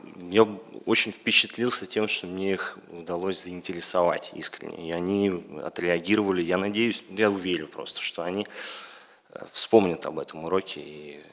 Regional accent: Saint Petersburg, Russia; я из Санкт-Петербурга.

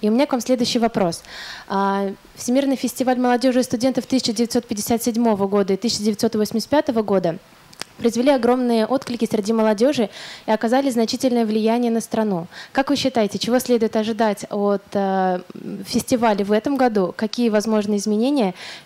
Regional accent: Nizhny Novgorod, Nizhny Novgorod Oblast, Russia; Я из Нижнего Новгорода

